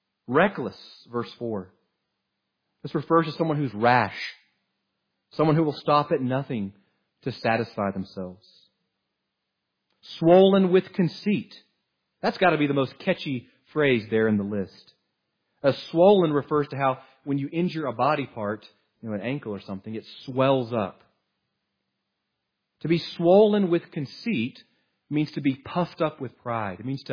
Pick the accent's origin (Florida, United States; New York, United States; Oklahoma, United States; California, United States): Oklahoma, United States; I'm from Oklahoma. I don't count too good